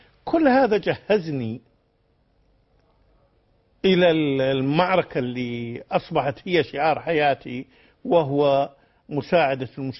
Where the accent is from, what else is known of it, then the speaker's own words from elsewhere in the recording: Kuwait; وكنت أرى وأنا صغير أحد الأطباء المصريين الدكتور نجار عندنا في الكويت